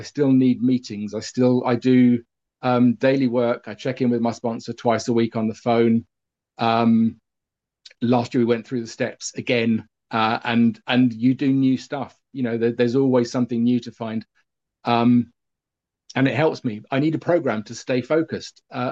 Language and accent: English; London, United Kingdom; born there; I was born in London, England, 7 minutes after my twin brother